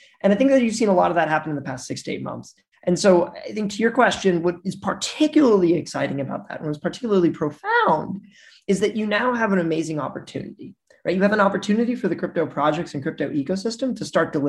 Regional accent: Midwest, United States; but I am from the Midwest, and we are known for our generosity.

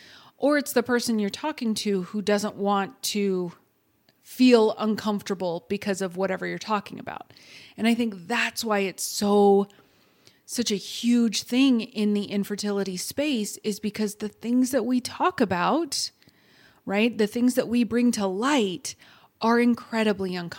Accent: Texas, United States; I'm sorry. I'm from Texas.

